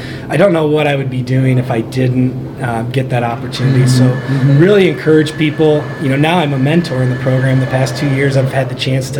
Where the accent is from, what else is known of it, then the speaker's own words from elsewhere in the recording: Michigan, United States; This is my first time out here. I'm actually from Michigan, so just a visitor here at the MAX conference